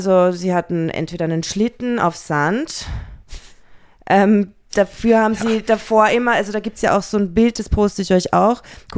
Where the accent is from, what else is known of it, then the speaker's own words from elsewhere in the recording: Austria; ich komme aus Österreich und bei uns zieht man alles mehr in die Länge.